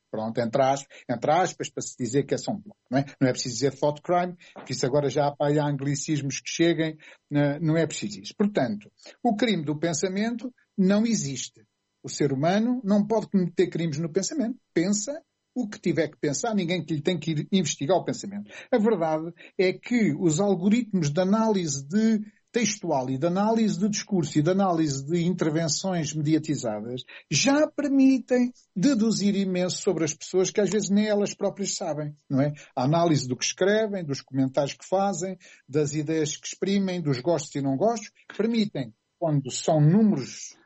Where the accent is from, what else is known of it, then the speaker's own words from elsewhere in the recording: Ribatejo, Portugal; eu sou ribatejano, não tenho problema nenhum com isso